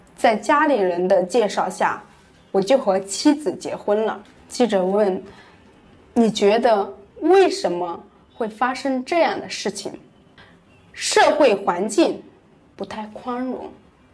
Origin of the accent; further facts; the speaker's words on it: China; 但身为中国人，我很能理解他这么做的原因。